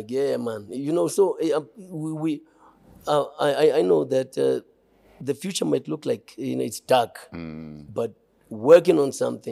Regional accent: Cape Town, Western Cape, South Africa; I'm like, no, I'm growing up in Cape Town.

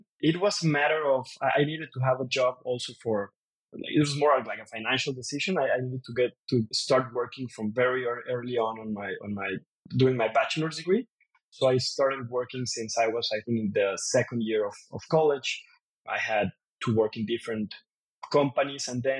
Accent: Guadalajara, Jalisco, Mexico; I was born and raised, as you said, here in Guadalajara, in a middle-class family in Mexico.

